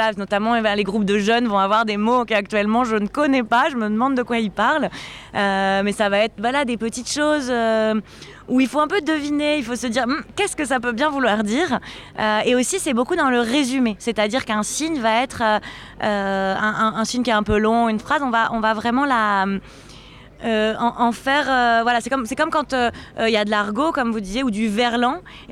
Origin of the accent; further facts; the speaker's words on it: Switzerland; J'ai grandi et travaillé en Suisse et je suis née sourd.